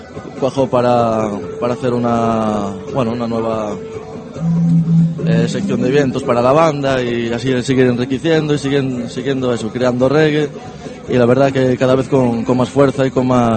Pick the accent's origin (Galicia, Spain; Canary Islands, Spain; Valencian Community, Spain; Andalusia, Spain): Galicia, Spain; Ferrol; now in Vigo, Spain; que yo soy de Ferrol, la banda … somos de Ferrol, pero yo estudio en Vigo, música en el conservatorio, grado superior, música tradicional.